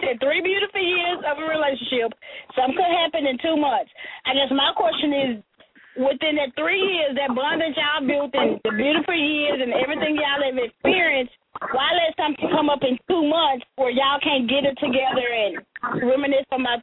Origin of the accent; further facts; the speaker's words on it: Louisiana, United States; I'm from Louisiana. But I don't get in relationships.